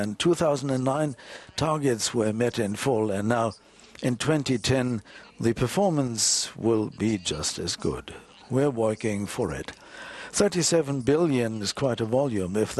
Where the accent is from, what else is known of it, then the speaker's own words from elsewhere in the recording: Russia; I come from Russia.